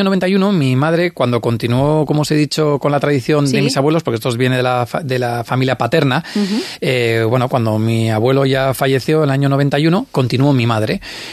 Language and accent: Spanish; Basque Country, Spain; nosotros que somos de aquí, de Mendar o de San Sebastián